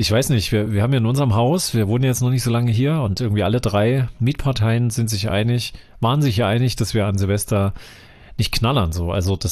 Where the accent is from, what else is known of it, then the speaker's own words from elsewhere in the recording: Erfurt, Thuringia, Germany; das als Erfurter kennt man das hier